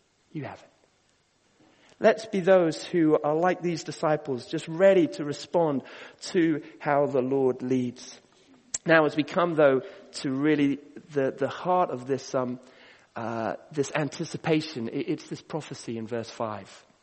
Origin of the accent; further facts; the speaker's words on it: Kenya; When I was growing up in Kenya, she came to Kenya when I was really quite young, and my mom was so excited.